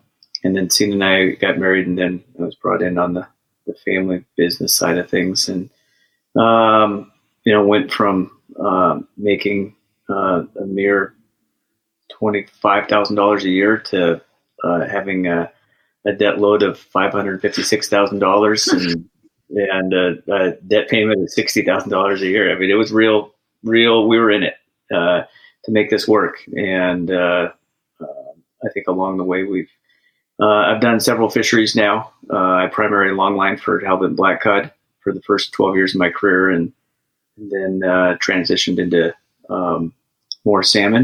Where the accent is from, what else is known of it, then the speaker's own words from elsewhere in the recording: Vashon, Washington, United States; both Sam and I grew up on Vashon, and where it's a large fishing community, you know, a lot of crabbers and Southeast fishermen and whatnot, some Bristol Bay guys.